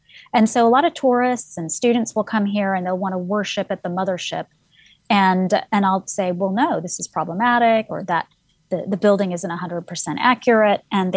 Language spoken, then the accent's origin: English; United States; So I'm American, but I'm also a Pakistani.